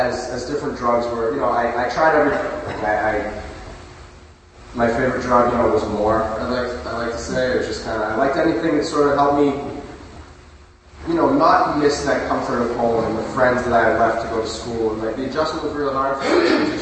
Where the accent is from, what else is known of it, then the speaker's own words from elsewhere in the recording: Hopkinton, Massachusetts, United States; I still live now in the house that I, you know, the first house I ever lived in. So I, growing up in Hopkins, you know, I knew all the same friends